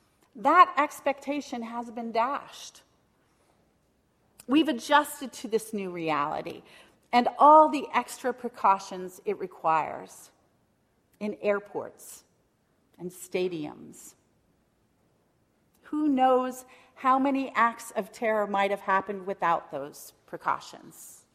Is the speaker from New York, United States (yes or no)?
no; Oregon, United States; We grew up in Rogue Valley in Southern Oregon.